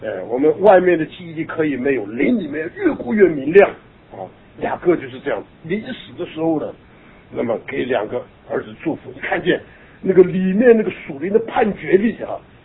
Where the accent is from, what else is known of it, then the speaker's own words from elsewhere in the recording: China; 我喜欢我们中国人呢对这个一周的这种的安排，我们称之拜，对不对啊？